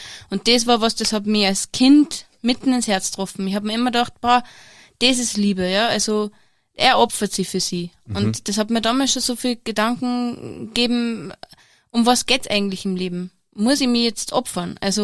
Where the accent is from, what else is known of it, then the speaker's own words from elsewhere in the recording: Steyr, Upper Austria, Austria; Ja, also ich bin verheiratet, ich habe 2 kleine Kinder, ich bin Zahnärztin und ich komme aus Steyr.